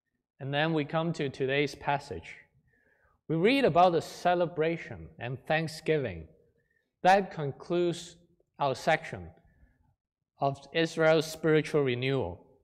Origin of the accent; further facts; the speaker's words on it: Hong Kong; English is a second language; One of my favorite cartoons growing up in Hong Kong is